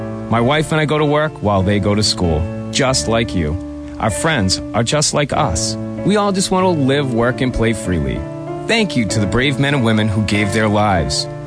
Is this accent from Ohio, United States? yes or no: no; Massachusetts, United States; I grew up on the South Shore, and now I live on the South Coast.